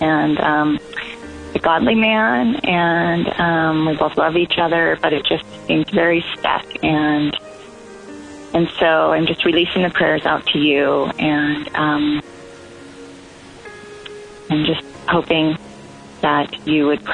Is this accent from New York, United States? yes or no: no; Seattle, Washington, United States; I'm from Seattle, and I've been a listener now for about a year.